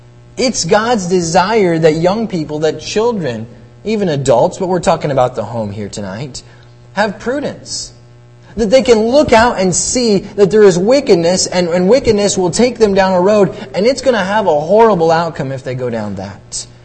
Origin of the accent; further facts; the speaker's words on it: Marshalltown, Iowa, United States; I grew up in Marshalltown, Iowa, in the church there